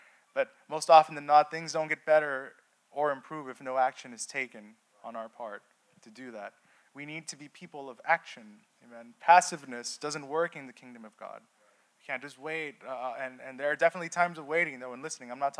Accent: California, United States; you know, I'm from California, and I remember that there was times that I worked in a bank

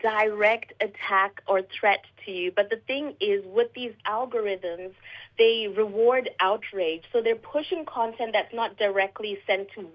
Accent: Canada; also born or lived in Zimbabwe / Germany; now in Australia; Well, I was born in Zimbabwe, but I grew up in Canada and Germany, so it's a little bit of a mix where this accent comes from.

